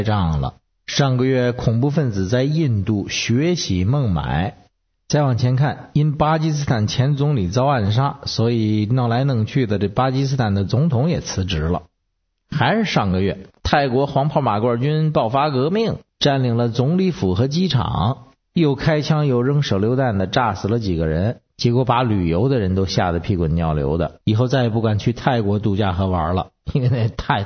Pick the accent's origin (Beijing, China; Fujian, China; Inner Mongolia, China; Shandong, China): Beijing, China; 我是北京的